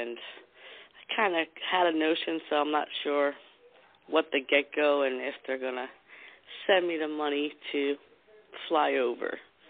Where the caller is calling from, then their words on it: New Jersey, United States; from New Jersey.